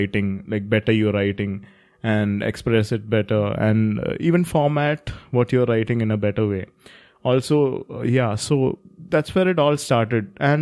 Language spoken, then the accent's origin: English; India; English is a second language; Of course, I'm an Indian, so I have to go accordingly.